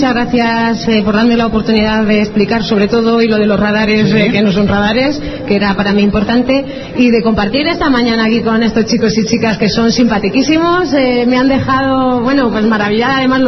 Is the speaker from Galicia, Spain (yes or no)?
no; Pinto, Community of Madrid, Spain; yo que soy de Pinto, yo mi padre es de Pinto, mi familia es aquí de Pinto, yo siempre he crecido en Pinto, y bueno, espero que mis hijos continúen aquí en Pinto